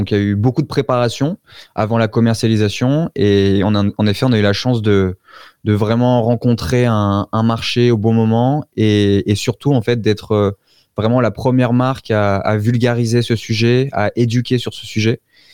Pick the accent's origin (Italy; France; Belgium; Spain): France; Auvergne-Rhône-Alpes; moved away as an adult; also born or lived in Colombia; Alors d'où je viens, déjà je suis originaire du sud de la France, de la Drôme Provençale, plus belle région de France pour ceux qui connaissent.